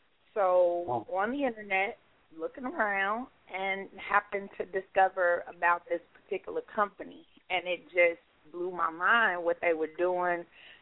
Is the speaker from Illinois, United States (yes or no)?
yes; Chicago, Illinois, United States; I'm from here. I'm from Chicago. I'm the only child, and I found myself in St. Louis in the latter part of 2007